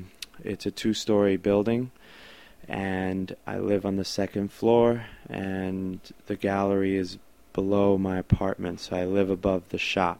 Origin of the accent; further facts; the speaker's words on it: New York, United States; I grew up on Madison Street, which is the corner street. We're on Madison Street in St. James Place. I grew up in the Vladix housing projects, and my parents both came here from Ecuador in the mid-1960s and lived a very kind of classic immigrant life in the Lower East Side.